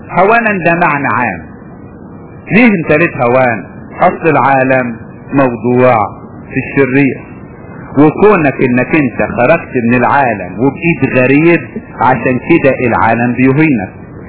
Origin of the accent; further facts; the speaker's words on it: Upper Egypt, Egypt; انا فاكر عندنا في الصعيد، هي مش نكتة لكن ده حصل حقيقي، راجل عندنا في الصعيد زمان وانا كنت صغير